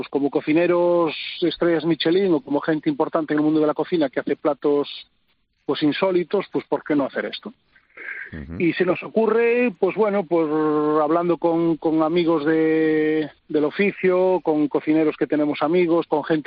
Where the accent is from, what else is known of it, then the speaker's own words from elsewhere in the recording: Narón, Galicia, Spain; yo soy de Narón Ferrol, desde la comarca de Ferrolterra